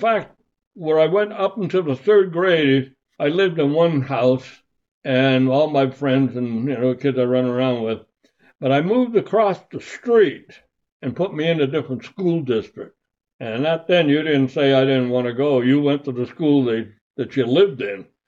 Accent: Boston, Massachusetts, United States

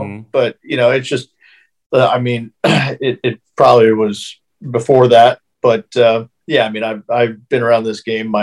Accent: Phoenix, Arizona, United States; Phoenix, Arizona.

